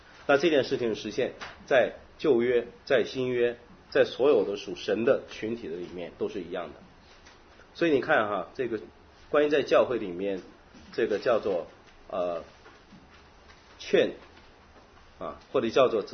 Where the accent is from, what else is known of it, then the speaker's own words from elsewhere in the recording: China; 那这个和我们中国人的伦理道德比较相近的